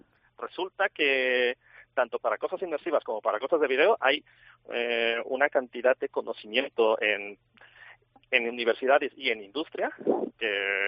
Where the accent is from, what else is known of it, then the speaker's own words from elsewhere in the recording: Mexico; moved away as an adult; also born or lived in San José, United States; now in Málaga, Spain; te diré que, aparte de todo, soy mexicano.